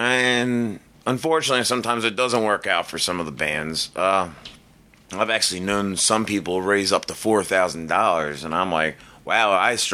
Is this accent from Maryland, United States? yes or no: yes; Baltimore, Maryland, United States; Sean K. Preston's going to be there, which I know from Baltimore, my hometown.